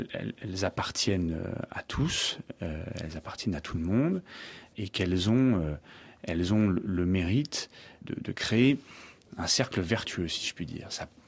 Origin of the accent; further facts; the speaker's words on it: Brittany, France; je suis moi-même breton et que je viens du Finistère